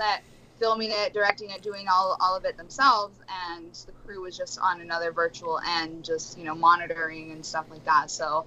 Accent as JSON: {"language": "English", "town": "Albuquerque", "region": "New Mexico", "country": "United States", "lives_now": "Los Angeles, United States", "said": "But where I'm from, like people are very, very, and I'm from New Mexico. I'm from Albuquerque. People are very, very communicative, you know?"}